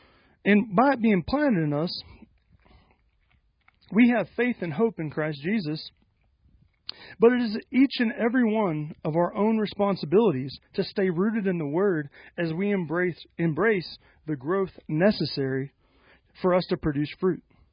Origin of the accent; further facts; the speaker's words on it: South Carolina, United States; I'm from South Carolina.